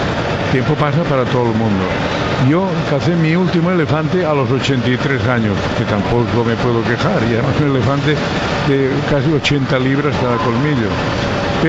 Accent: Valencian Community, Spain; yo quisiera que este homenaje me lo hicieran primero como español y segundo como valenciano.

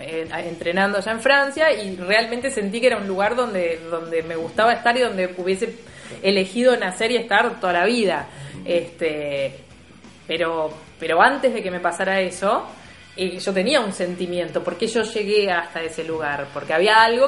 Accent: Uruguay; Yo soy uruguayo en todas partes

